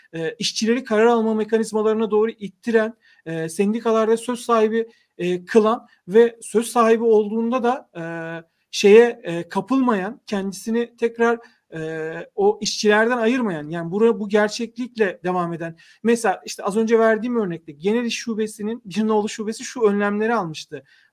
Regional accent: Gebze, Kocaeli, Turkey; born there; Ama yani mesela ben Gebze doğumluyum.

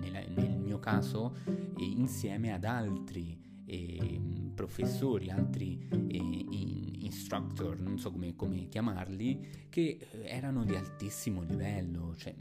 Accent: Buenos Aires, Argentina; Italian is a second language; io sono argentino

